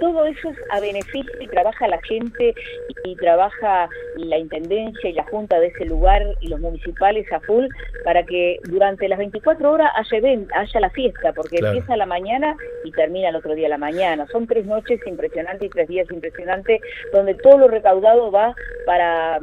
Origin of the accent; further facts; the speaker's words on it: Cerro Largo, Uruguay; now in Punta del Diablo, Uruguay; no somos de acá, ¿verdad? Somos del departamento de Cerro Largo. Y bueno, el destino quiso que nos viniéramos a este lugar hermosísimo como lo es la Costa de Rocha.